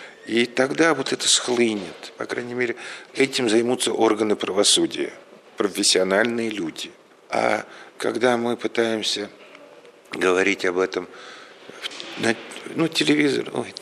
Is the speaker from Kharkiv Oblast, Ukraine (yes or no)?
no; Mukachevo, Zakarpattia Oblast, Ukraine; born there; Я родился проездом в Мукачево.